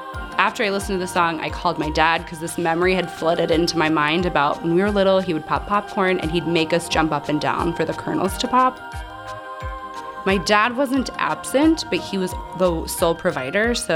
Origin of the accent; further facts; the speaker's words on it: Iowa, United States; made me think of my childhood growing up in Iowa and snow days